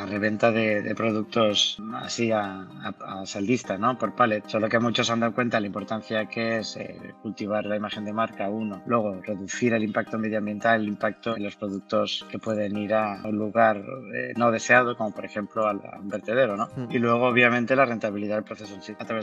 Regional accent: Spain; venimos a veces como españoles

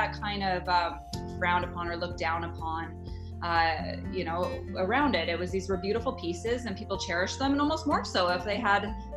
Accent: Calgary, Alberta, Canada; Yeah, so I'm from Calgary, Alberta, Canada. So not the largest city in North America.

